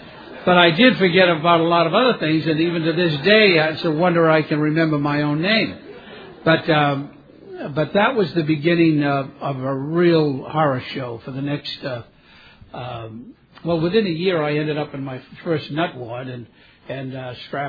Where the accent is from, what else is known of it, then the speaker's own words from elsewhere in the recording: Boston, Massachusetts, United States; I was brought up in Boston, Massachusetts, with five brothers and two sisters.